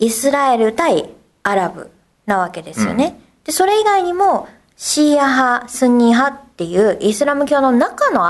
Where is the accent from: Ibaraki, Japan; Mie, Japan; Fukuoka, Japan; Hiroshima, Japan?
Hiroshima, Japan; まあ、地元広島ではね地上波放送たくさんあったみたいなんですけど、